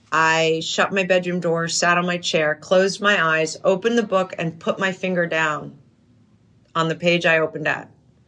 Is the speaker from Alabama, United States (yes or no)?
no; New Hampshire, United States; also born or lived in Europe / New York; I grew up in Europe and New York and New Hampshire.